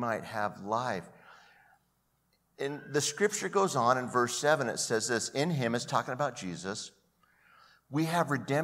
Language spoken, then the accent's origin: English; Anaheim, California, United States; it's kind of where I grew up in Anaheim.